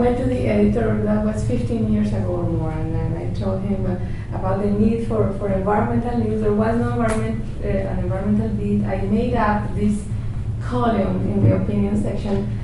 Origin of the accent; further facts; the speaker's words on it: Colombia; English is a second language; also born or lived in Spain; now in Miami, United States; I'm a writer based in Miami, and I arrived from Spain, but I'm from Colombia